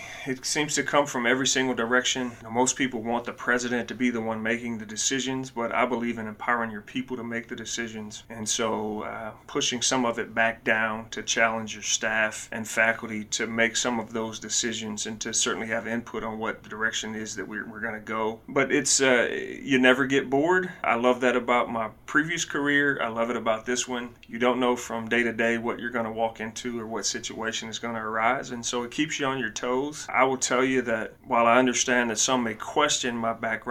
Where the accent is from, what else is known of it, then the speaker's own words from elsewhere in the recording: North Carolina, United States; I grew up in Eastern North Carolina. Northeastern is what I like to say, Warren County. My wife and I both are from there.